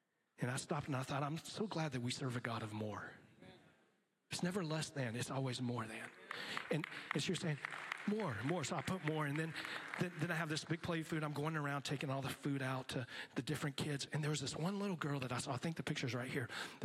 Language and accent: English; Miami, Florida, United States; because I don't speak Spanish. But I grew up in Miami.